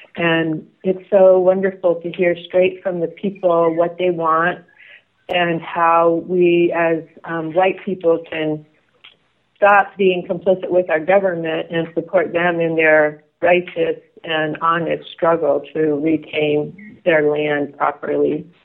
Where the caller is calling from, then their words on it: Seattle, Washington, United States; I'm in Seattle.